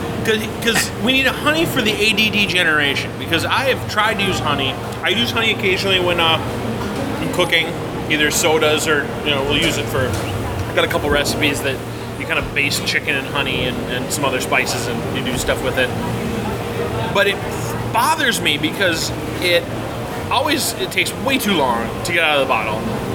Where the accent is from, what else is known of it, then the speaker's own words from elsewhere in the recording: United States; Because I'm an American, damn it.